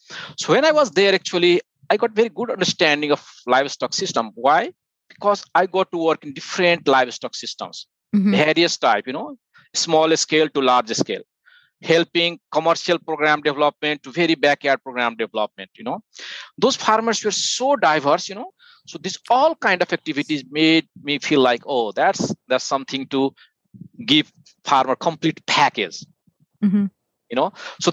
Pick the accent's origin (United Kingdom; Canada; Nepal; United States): Nepal; English is a second language; I was born and raised in Nepal, you know.